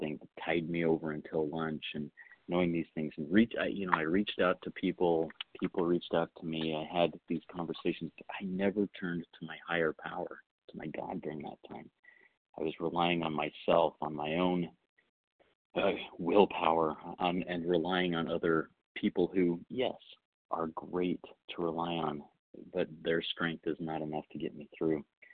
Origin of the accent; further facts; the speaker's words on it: Washington, United States; from Washington.